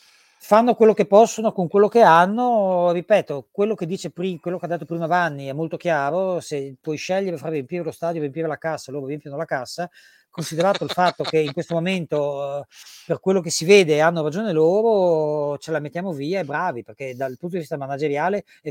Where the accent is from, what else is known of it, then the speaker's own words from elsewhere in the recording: Trieste, Friuli-Venezia Giulia, Italy; Oh, io sono di Trieste, sapete